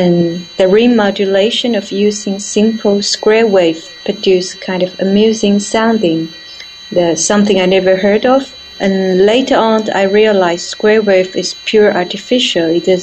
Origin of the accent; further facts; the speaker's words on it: Taiwan; now in Basel, Switzerland; I came from Taiwan and have been living in Basel for a year and a half now.